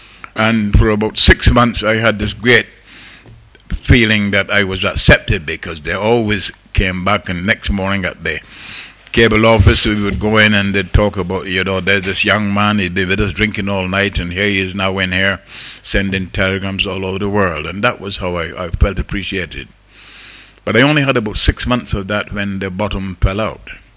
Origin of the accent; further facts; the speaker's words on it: Barbados; born there; moved away; And I had made my big geographical change from the little island where I was born in Barbados in the West Indies